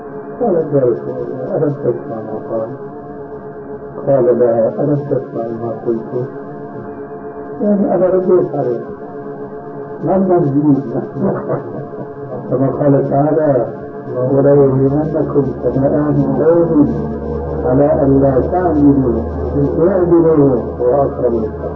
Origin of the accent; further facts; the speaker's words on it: Syria; ولذلك عندنا في سوريا